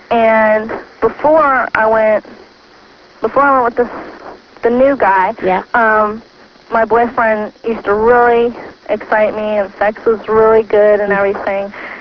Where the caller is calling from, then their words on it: Florida, United States; I'm calling from Florida.